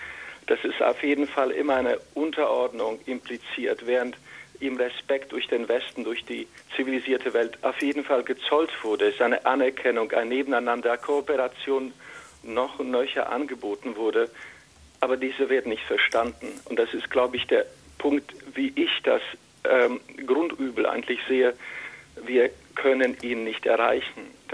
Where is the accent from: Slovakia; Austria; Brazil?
Slovakia; now in Germany; Ich selbst bin aus der Slowakei, schon länger in Deutschland wohnhaft. Meine Frau ist aus Kiew.